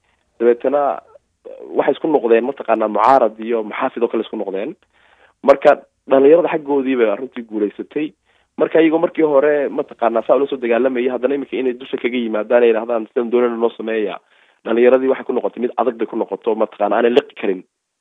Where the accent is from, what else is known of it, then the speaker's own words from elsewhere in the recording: Somaliland, Somalia; now in Sweden; annagu reer Soomaaliland baan nahay